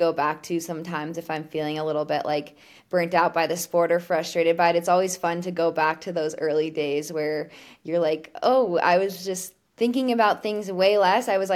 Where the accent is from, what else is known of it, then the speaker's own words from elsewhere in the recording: Colorado, United States; I grew up in Colorado. My parents did a bunch of like triathlons and Ironmans growing up.